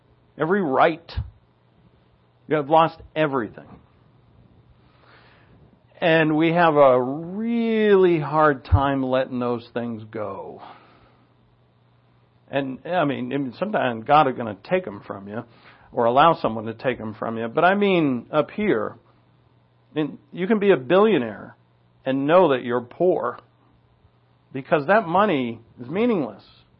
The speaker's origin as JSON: {"language": "English", "country": "United States", "said": "I have a country. I'm an American."}